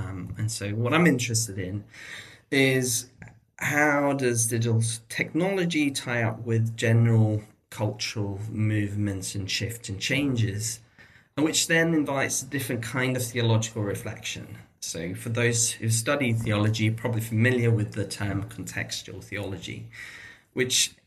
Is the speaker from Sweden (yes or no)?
yes; Sweden; now in United Kingdom; So I'm originally from Sweden, but I've moved around quite a bit. So I kind of think of my life in if you were to divide it into thirds, I'd be a third living in Sweden, a third living in UK, and third elsewhere.